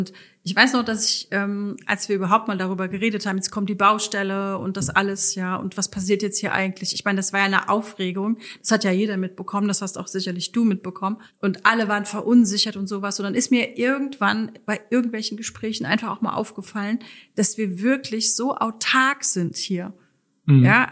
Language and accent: German; Limburg an der Lahn, Hesse, Germany; now in Heidelberg, Germany; Ich komme aus Hessen. Ich komme aus Limburg an der Lahn. Und da habe ich tatsächlich dann meinen Mann kennengelernt und bin dann hierher gekommen.